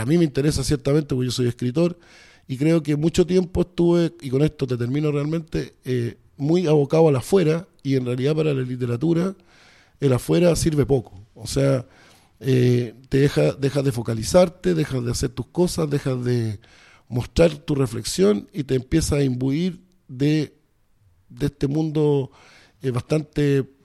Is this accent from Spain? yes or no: no; Chile; voy caminando y me encuentro con un niño, y ese niño me dice, ¿y tú qué haces acá? Que sé, bueno, soy chileno, le dice, ya tenía 8 años, 7 años.